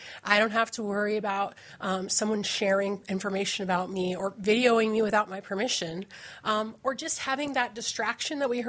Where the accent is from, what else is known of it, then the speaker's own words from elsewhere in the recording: Fairbanks, Alaska, United States; I'm from Fairbanks.